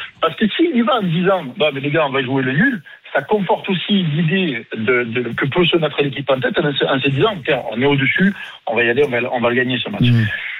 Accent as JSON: {"language": "French", "town": "Marseille", "region": "Provence-Alpes-Côte d'Azur", "country": "France", "said": "Nous, en tant que Marseillais, en tant qu'amoureux, on a envie de voir des gars qui se défoncent"}